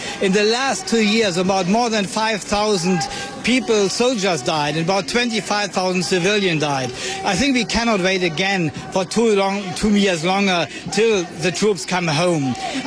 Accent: Germany; I'm coming from Germany.

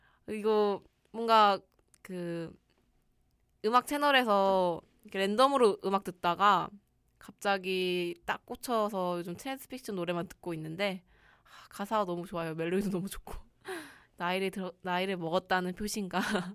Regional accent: South Korea; 저희 한국도 식민지 시절을 겪었잖아요. 그래서 한국인으로서 많은 것들을 생각하게 되는 규칙인 것 같습니다.

